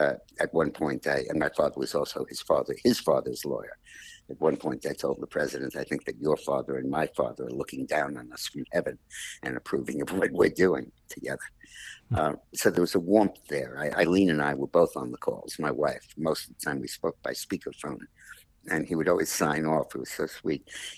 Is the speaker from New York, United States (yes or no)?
yes; New York City, New York, United States; I grew up in New York City, in Manhattan, on 85th Street and West End Avenue.